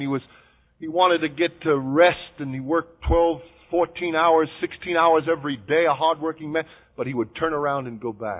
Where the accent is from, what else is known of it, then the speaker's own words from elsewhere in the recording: Brooklyn, New York, United States; But when I was a young boy growing up in Brooklyn, New York, I had an uncle.